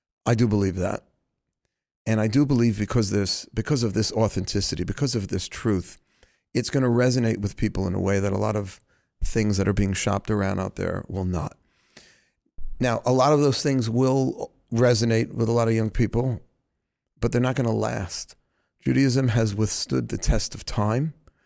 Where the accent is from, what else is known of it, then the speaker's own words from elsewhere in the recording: Queens, New York, United States; And I remember growing up in Queens, they used to have these Christian missionary groups walking around.